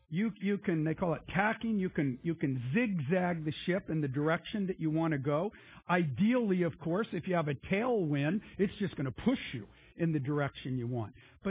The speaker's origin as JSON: {"language": "English", "region": "California", "country": "United States", "tie": "born or raised there", "said": "And I grew up in California, so I kind of know what California looks like."}